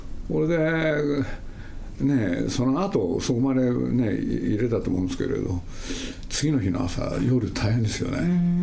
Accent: Nagoya, Aichi, Japan; 僕はね、ご承知のように名古屋で、そうするとね、僕の実家の真ん前にね、歩いて3分のところに映画館があって

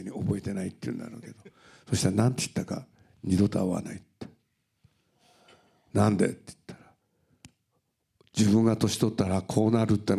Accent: Nagoya, Aichi, Japan; 僕名古屋人って僕結構ねドライだと思ってるんです。

